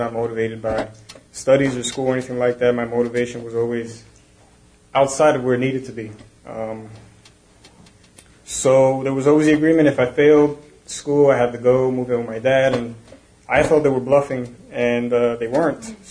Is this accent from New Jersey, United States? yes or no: yes; New Jersey, United States; I am 26. I was born and raised here in Jersey, Dirty Jersey. Grew up mostly with my brother and my mother. My parents are Puerto Rican.